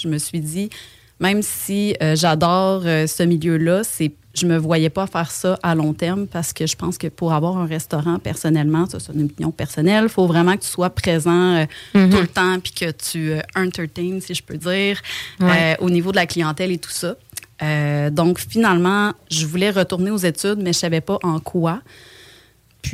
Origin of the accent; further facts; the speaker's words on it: Rimouski, Quebec, Canada; now in Quebec City, Canada; Moi, premièrement, je viens de Rimouski. Ensuite de ça, je voulais vraiment m'en venir à Québec.